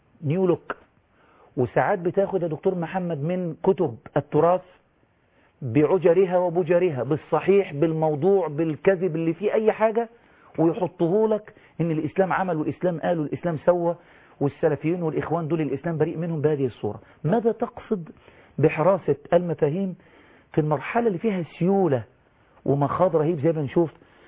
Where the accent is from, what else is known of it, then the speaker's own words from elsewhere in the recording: Kafr el-Sheikh, Kafr El Sheikh Governorate, Egypt; أنا من كفر الشيخ وأحد أعضاء الدعوة